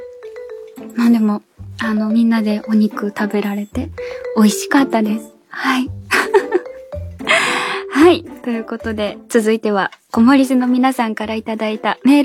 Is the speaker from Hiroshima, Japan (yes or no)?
no; Nara, Japan; 京都というと私奈良県出身なので、家族が奈良の方にいるんですね。